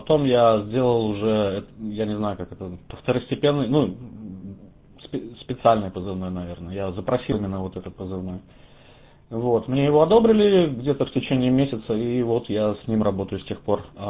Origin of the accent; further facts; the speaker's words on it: Russia; now in New York, United States; я действующий россиянин, но проживаю временно сейчас, да, в Нью-Йорке.